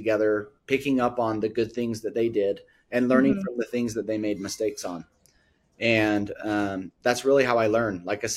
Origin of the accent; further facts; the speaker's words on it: Salt Lake City, Utah, United States; So I'm from Salt Lake City, Utah. I live about 20 miles north of Salt Lake in a place called Kaysville. So Davis County. I was born and raised here.